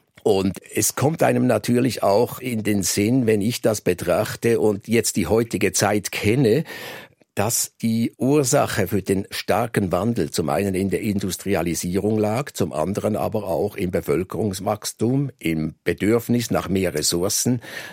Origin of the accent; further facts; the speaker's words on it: Switzerland; Es war der Bezug zu meinem Heimatland Schweiz